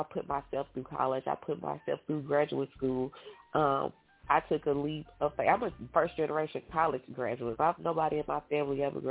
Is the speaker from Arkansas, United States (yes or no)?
yes; Pine Bluff, Arkansas, United States; being born and raised, I'm from Pine Bluff, born and raised here, went to school here, went to college here.